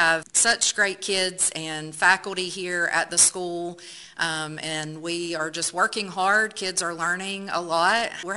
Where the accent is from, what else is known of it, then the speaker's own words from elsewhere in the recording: Westminster, South Carolina, United States; I'm originally from Westminster, South Carolina